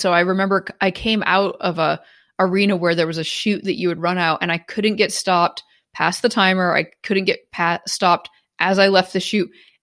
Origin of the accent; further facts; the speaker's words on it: Maine, United States; I grew up in Maine and we would go to horse shows